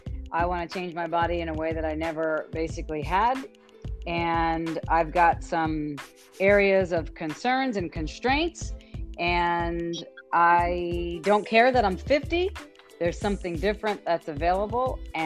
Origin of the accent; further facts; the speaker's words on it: New York, United States; I'm from New York, and being from New York, we like the biggest, the best, and the baddest.